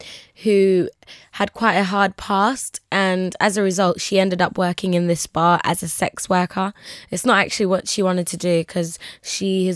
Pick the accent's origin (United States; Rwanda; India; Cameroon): Rwanda; now in London, United Kingdom; I'm from Rwanda, but I live in London.